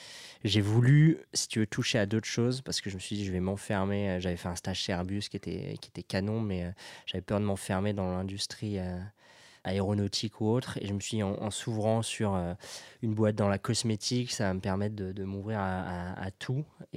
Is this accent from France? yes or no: yes; Le Havre, Normandy, France; now in Paris, France; j'ai 33 ans, mais je viens du Havre, donc normand, et écoute, enfance tranquille, dans une ville... abordable, près de la mer.